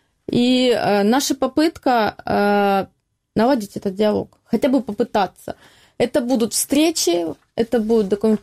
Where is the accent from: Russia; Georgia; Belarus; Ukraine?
Ukraine; Donbas; у нас, на Донбассе, ну, откуда я родом